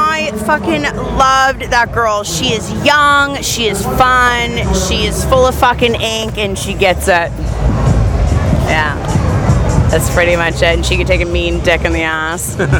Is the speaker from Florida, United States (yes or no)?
yes; Fort Lauderdale, Florida, United States; This is my hometown, so it's kind of like a high school reunion.